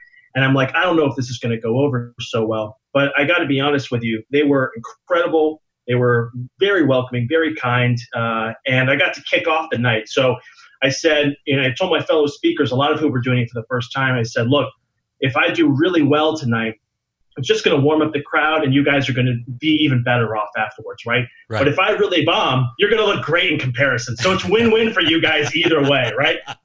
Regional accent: Florida, United States; moved away; you know, you can tell from my accent that I'm not from here. But I am from America. I'm from Florida.

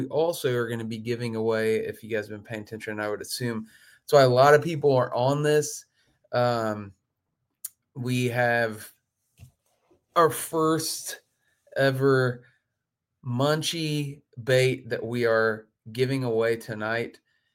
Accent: Indiana, United States; I'm really, really pumped that we're going to be releasing it in Ohio, even though Indiana is my home state.

